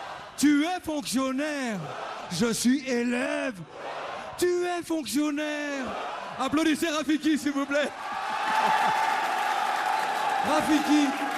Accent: Central African Republic; comme je suis centrafricain, c'est écrit sur mon t-shirt

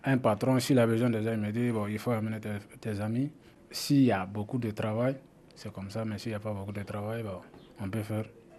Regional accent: Mali; moved away as an adult; Moi, je suis là depuis 2008 jusqu'à nos jours. Moi, je suis Malien.

